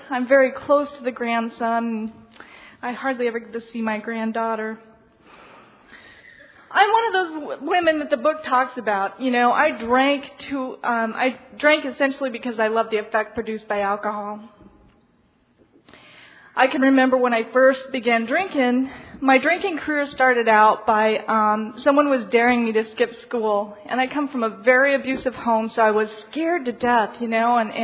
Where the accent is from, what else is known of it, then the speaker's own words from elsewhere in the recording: Mesa, Arizona, United States; I'm from Mesa, Arizona, and I'm an alcoholic.